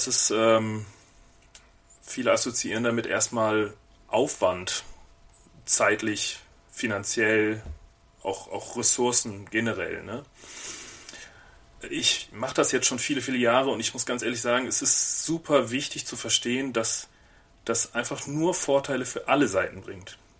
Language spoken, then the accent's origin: German; Bonn, North Rhine-Westphalia, Germany; ich komme ursprünglich aus Bonn, das ist nicht weit von hier. Und in Bonn gibt es eine große Kirmes einmal im Jahr, Pützchensmarkt. Und ich bin aufgewachsen in der Ecke in Beul.